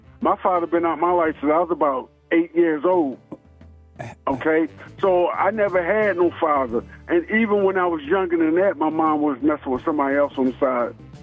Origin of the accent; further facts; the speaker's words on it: Florida, United States; also born or lived in Philadelphia, Pennsylvania; I was born in Philadelphia. My mom brought me down to Florida when I was 2 years old, me, my brothers, and my sisters.